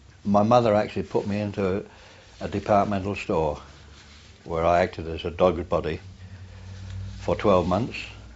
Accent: London, United Kingdom; born there; also born or lived in Irish family; I was born in London from an Irish family.

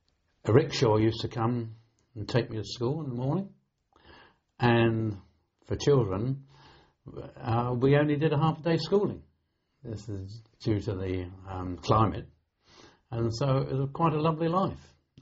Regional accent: Catterick, Yorkshire and the Humber, United Kingdom; born there; I was born in Kettrick, Yorkshire.

